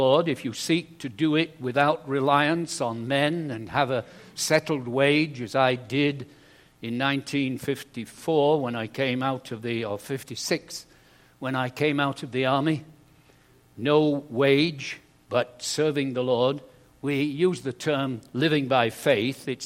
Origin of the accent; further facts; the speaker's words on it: England, United Kingdom; We are English, and we like to take each other cups of tea to bed, you see.